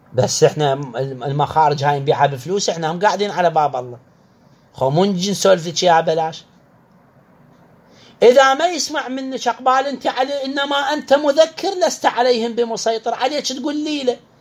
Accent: Iraq

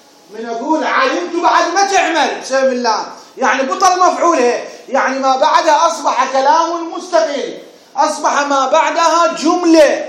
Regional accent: Iraq; moved away as an adult; طلعت انا عمره 18 سنه طلعت من العراق عمره 18 سنه

